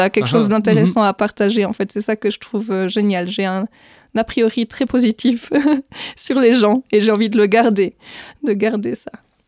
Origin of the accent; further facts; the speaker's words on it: Neuchâtel, Switzerland; j'ai 29 ans, plus pour longtemps, je viens de la région de Neuchâtel